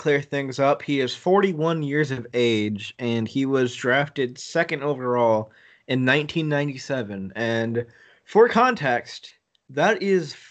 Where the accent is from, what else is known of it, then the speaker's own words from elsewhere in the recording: Long Island, New York, United States; I was a season ticket holder back for the New York Islanders when I was a little kid growing up on Long Island.